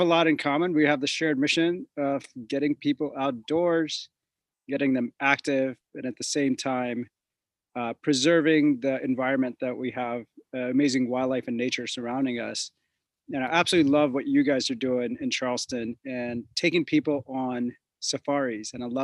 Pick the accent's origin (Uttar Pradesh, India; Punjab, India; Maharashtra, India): Punjab, India; Amritsar; moved away; I was in Punjab, born and raised in Punjab. Amritsar, where the Golden Temple is, where I was born and lived until 97.